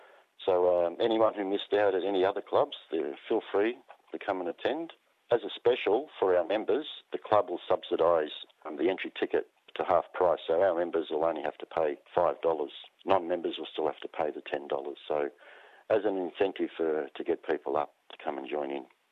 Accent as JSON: {"language": "English", "town": "Geelong", "region": "Victoria", "country": "Australia", "tie": "born or raised there", "said": "I'm a born and bred Australian. I was born here in Geelong to my parents … who arrived in Australia separately and met in Melbourne and married in Melbourne."}